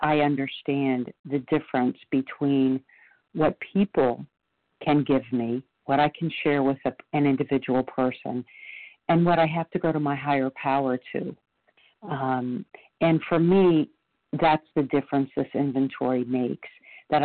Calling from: Florida, United States; I'm calling from Florida.

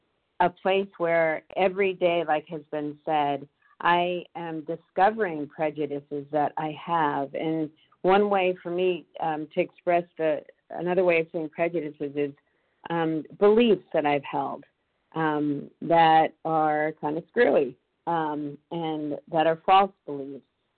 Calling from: Massachusetts, United States; I'm calling from Massachusetts.

